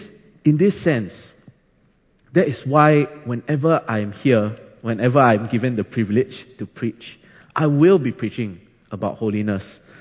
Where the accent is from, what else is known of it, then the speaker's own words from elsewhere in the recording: Singapore; I'll be preaching on holiness as a national community of faith, that is, as Singaporean Christians.